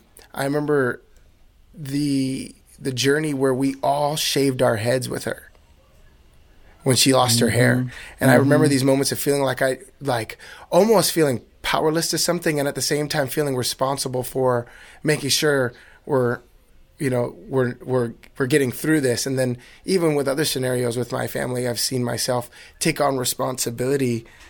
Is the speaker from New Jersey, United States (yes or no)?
yes; New Jersey, United States; now in California, United States; especially growing up in New Jersey too. Like it was like quite an intense, you grew up like, when I moved to California, I didn't believe anybody could be that nice when I first met them.